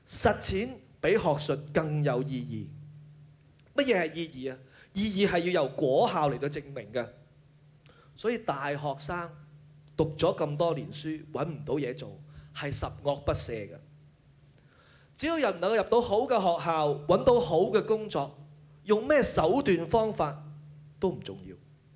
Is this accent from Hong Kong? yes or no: yes; Hong Kong; 讓我們就以我們香港人最喜歡去的地方日本做一個例子